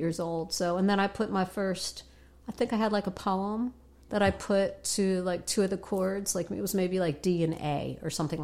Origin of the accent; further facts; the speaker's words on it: Philadelphia, Pennsylvania, United States; You know, growing up in the Northeast...